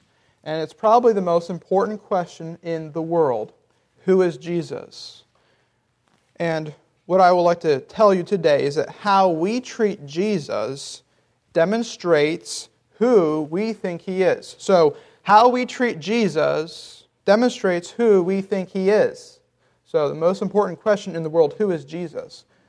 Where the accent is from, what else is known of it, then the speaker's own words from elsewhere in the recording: Guyana; I grew up in Guyana, South America. I spent my teenage years there. If you don't know where that is on the northeast coast of South America.